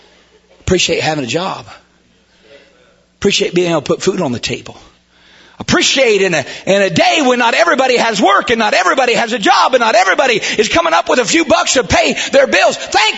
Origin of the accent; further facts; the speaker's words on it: United States; I'm an American. I'm proud to be American. You cut me, I bleed red, white, and blue, and I am a free American